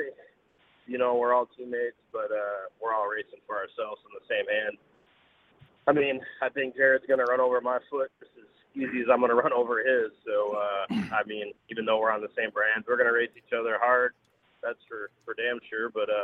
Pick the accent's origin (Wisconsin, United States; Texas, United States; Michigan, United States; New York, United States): Michigan, United States; Yeah, he's, I was a fan of his, and being that we're both from Michigan